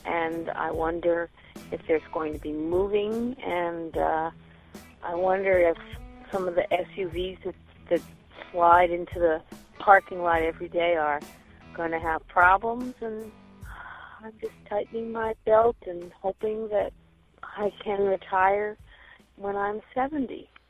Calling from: Greenwich, Connecticut, United States; I'm calling from Greenwich, Connecticut.

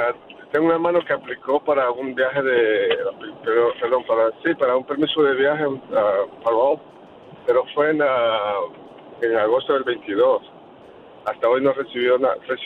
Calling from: California, United States; Aquí en California.

